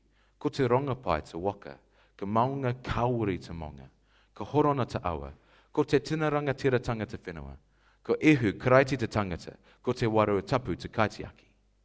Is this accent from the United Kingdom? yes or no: yes; Scotland, United Kingdom; born there; accent: Scottish; I was born in Scotland.